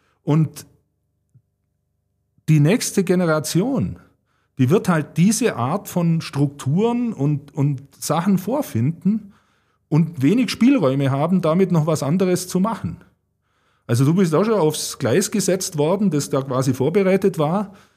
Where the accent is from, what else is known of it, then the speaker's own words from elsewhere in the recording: Tyrol, Austria; ich bin selber so halb im Lechtal aufgewachsen, ja.